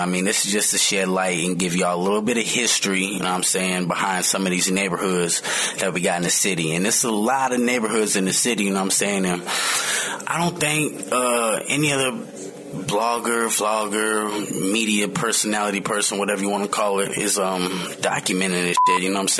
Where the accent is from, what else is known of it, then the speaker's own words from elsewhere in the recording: Indianapolis, Indiana, United States; I'm from Indianapolis, baby. Yeah, I used to ride a bus.